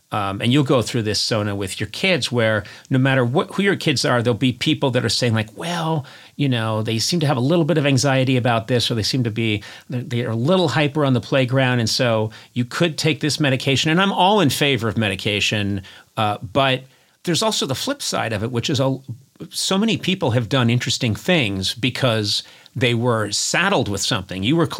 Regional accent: Ireland; Well, I'm a blamer. I'm an Irish begrudger.

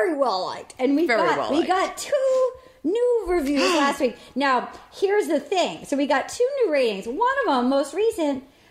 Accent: Rhode Island, United States; I'm from Rhode Island.

